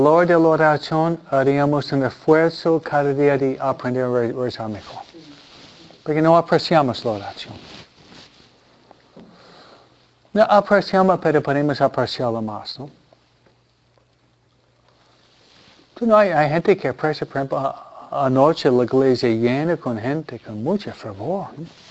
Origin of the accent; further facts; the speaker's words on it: United States; Spanish is a second language; A mí, tal vez porque soy americano más independiente, me gusta mi espacio, ¿no?